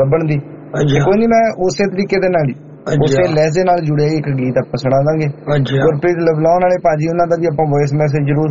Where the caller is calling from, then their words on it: England, United Kingdom; England UK ਤੋਂ ਹਾਂ